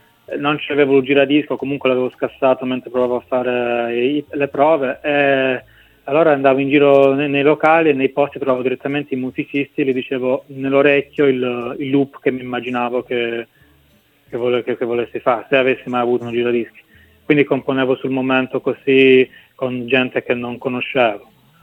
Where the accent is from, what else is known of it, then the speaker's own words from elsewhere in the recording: Mesagne, Apulia, Italy; born there; Io sono nato a Mesagne, provincia di Brindisi